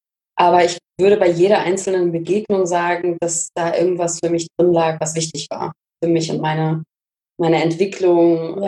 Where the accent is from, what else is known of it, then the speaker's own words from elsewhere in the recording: Cologne, North Rhine-Westphalia, Germany; born there; now in Hamburg, Germany; Und ich bin eigentlich geboren in Köln.